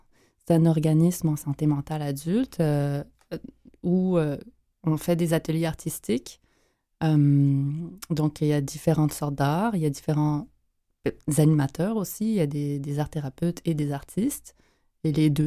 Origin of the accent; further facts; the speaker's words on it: Montreal, Quebec, Canada; j'ai grandi dans un milieu urbain à Montréal, multiethnique aussi, et plutôt dans le système français, d'où mon accent. Donc, les gens, quand ils m'entendent pour la première fois, ils pensent que je suis française.